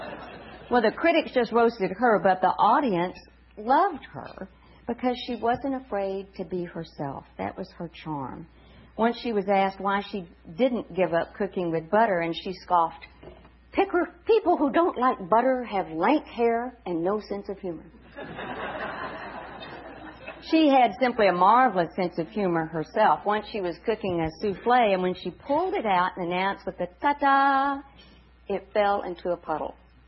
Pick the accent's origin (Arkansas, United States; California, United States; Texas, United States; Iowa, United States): Texas, United States; San Angelo; I started work at my hometown paper, the San Angelo Standard Times, affectionately known as the San Angelo Slandered Times.